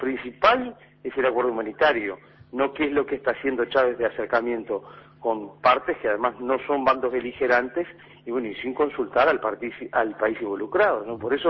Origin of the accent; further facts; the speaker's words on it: Uruguay; como ciudadano uruguayo